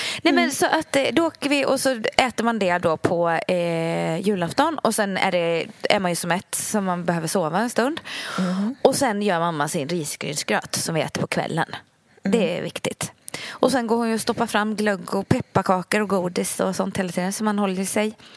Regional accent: Ulricehamn, Västra Götaland County, Sweden; när vi är hemma i Ulricehamn, då är det ju som sagt bara jag, mamma, pappa och David.

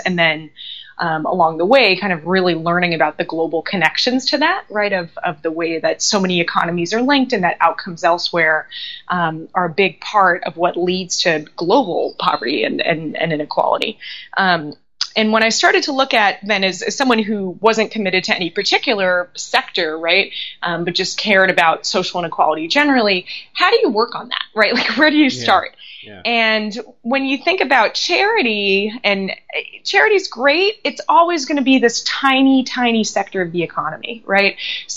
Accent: Los Angeles, California, United States; So I grew up in Los Angeles.

